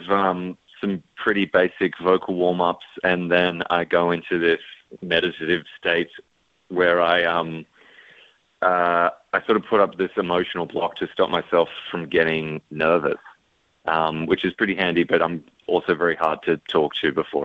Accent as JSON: {"language": "English", "region": "New South Wales", "country": "Australia", "said": "I'm a proud Gamilaroi man, artist, producer, based in Nam."}